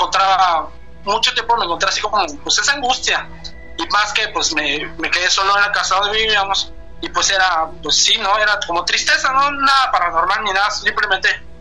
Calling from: Campeche, Mexico; Ah, Campeche.

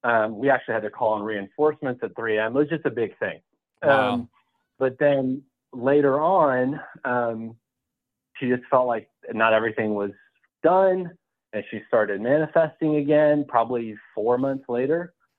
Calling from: Atlanta, Georgia, United States; I'm calling in from Atlanta.

